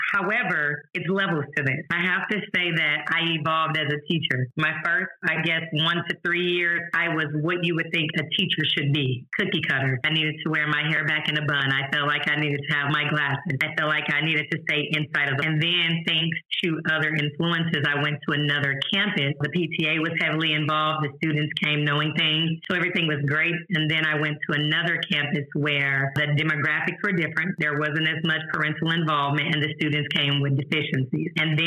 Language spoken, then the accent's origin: English; St. Louis, Missouri, United States; now in Houston, United States; I am in the education realm. I initially started off as a teacher. I'm from St. Louis, Missouri, kindergarten through fourth grade. Relocated here to Houston, Texas, in Fort Bend ISD.